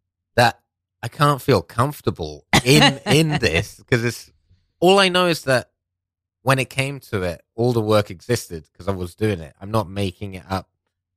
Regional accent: United Kingdom; born there; first language Persian; English is a second language; my parents are both Iranian. I'm Iranian, but I was born in Britain, and speak, like, essentially English was my second language.

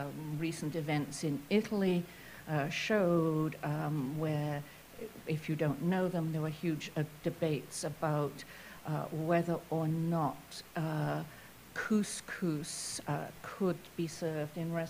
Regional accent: England, United Kingdom; I mean, I am about as English as you can possibly get, and I never had fish and chips until I returned from the United States

